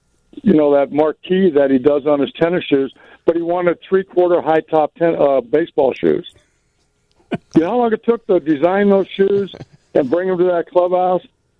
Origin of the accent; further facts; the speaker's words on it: California, United States; my son's a Laker fan. I'm from California.